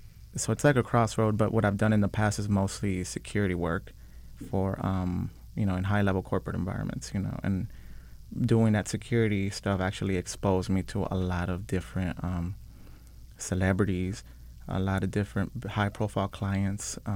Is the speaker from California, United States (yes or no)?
yes; Los Angeles, California, United States; So I'm from the San Fernando Valley, from the west side. And I've grown up here my whole life.